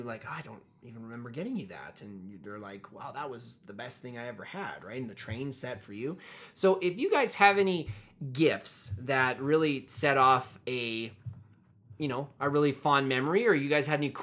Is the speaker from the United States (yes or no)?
no; Tabor, Canada; we grew up in Tabor, small town of about... Is it 6,000?